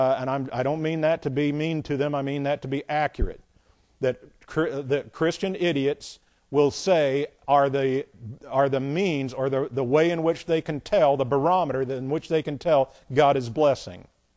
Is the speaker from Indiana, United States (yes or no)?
yes; Indiana, United States; when I come from Indiana